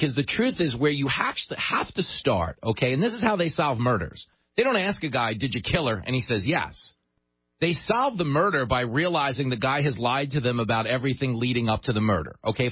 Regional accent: Levittown, New York, United States; born or raised there

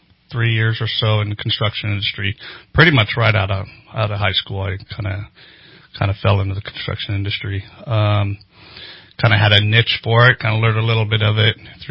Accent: Big Valley, California, United States; I grew up in the North State, so I grew up 90 miles east of here in Big Valley.

